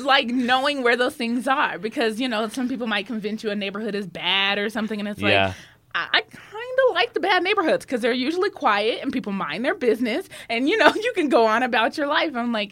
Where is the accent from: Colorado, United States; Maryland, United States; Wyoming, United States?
Colorado, United States; Denver; Yes, born and raised in Denver, not far from here, in City Park.